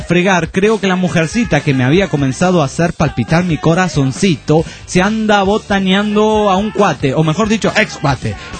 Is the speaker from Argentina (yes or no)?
no; Colombia; now in Ecuador; Una aclaración, soy colombiano, pero vivo en este maravilloso país llamado Ecuador.